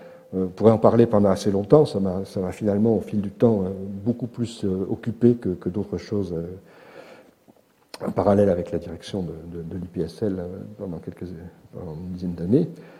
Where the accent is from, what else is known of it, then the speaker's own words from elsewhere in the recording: Paris, Île-de-France, France; moi j'ai fait ce que j'ai pu, mais je suis parisien.